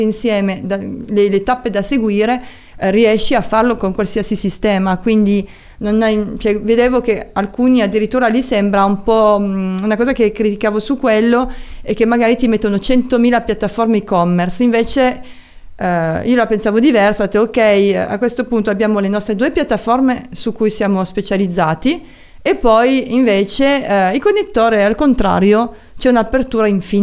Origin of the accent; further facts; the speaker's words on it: France; perché essendo alla base francese, ovviamente sono cresciuta in Francia e quindi capisco un po' la cultura